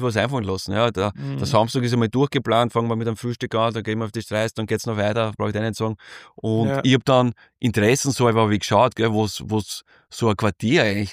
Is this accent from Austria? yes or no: yes; Lower Austria, Austria; in meiner Umgebung, wo ich herkomme, in Niederösterreich, Industrieviertel